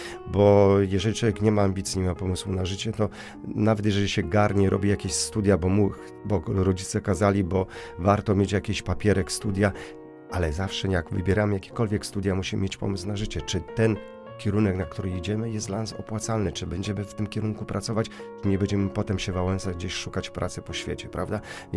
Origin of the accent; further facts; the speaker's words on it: Lower Silesian Voivodeship, Poland; bo ja z Dolnego Śląska pochodzę.